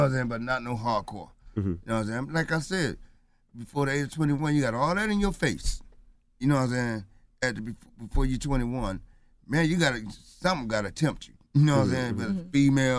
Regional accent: North Carolina, United States; Yeah, we are from North Carolina, but New York is really, the first ones that, knew about

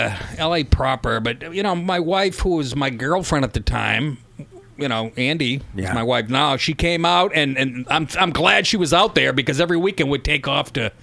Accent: Russia; English is a second language; No, I'm from Russia.

